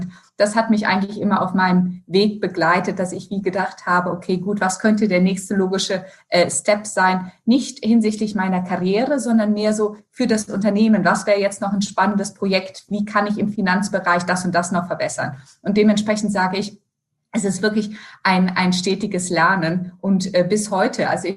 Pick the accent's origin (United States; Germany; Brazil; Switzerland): Brazil; Ich bin ja in Brasilien aufgewachsen, bin Brasilianerin, deshalb war Buenos Aires ein bisschen schwierig, weil die stolzen Argentinier fanden natürlich meinen brasilianischen Akzent im Spanisch